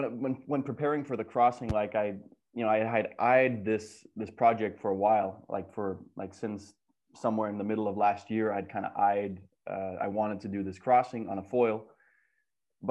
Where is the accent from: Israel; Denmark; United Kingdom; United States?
Denmark; growing up in Denmark, we were kind of an underdog nation.